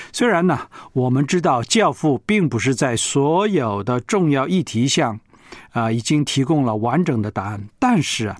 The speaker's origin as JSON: {"language": "Chinese", "country": "China", "said": "那么作为我们中国人呢，跟俄罗斯又这么接近呢"}